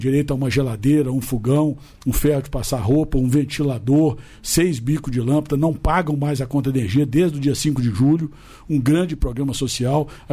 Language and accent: Portuguese; Minas Gerais, Brazil; Para mim, a alegria, como mineiro servindo ao Brasil